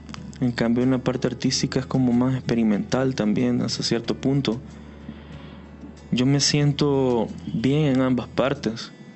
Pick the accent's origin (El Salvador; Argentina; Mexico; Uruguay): El Salvador; uno como salvadoreño pensando, me va a pasar algo aquí, ¿verdad?